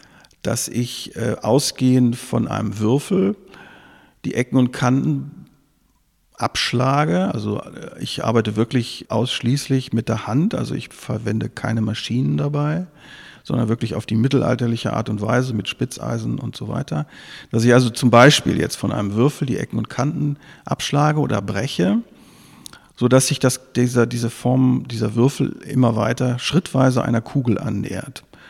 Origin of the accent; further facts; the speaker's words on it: Hamburg, Germany; moved away as an adult; now in Anröchte, Germany; Ich bin kein echter Anröchter, ich bin aus Hamburg. Ich glaube, vor 40 Jahren bin ich zum ersten Mal hier nach Anröchte gekommen und so ungefähr seit 30 Jahren lebe ich hier